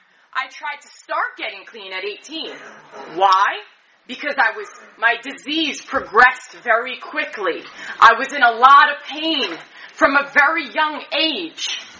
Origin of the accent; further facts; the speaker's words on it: New York, United States; I remember I got clean in New York. I'm from New York.